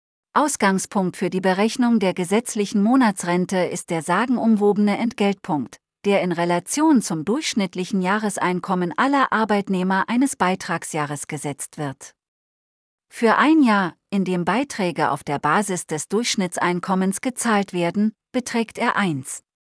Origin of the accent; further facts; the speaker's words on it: Bavaria, Germany; Als Bayer ist man dagegen versucht, die Dinge einfacher zu betrachten